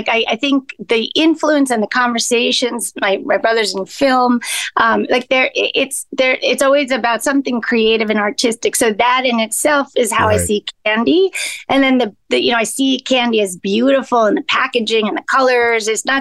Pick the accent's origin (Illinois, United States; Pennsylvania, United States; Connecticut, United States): Pennsylvania, United States; Allentown; And I grew up in Allentown.